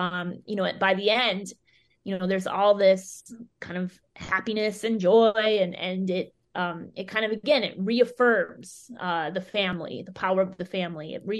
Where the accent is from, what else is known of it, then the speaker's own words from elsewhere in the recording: Minnesota, United States; I'm originally from Minnesota, and I know that one of our theaters in the Twin Cities, the Guthrie.